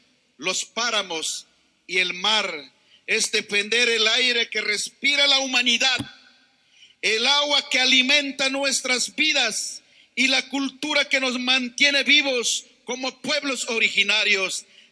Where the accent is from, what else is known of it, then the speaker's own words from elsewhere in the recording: Amazon, Ecuador; Vengo de la Amazonía, pero represento a todas las regiones de la costa, sierra y Amazonía.